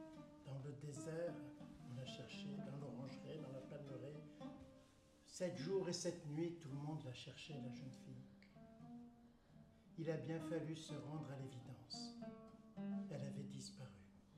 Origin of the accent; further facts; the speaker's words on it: Auvergne-Rhône-Alpes, France; je viens de la Drôme.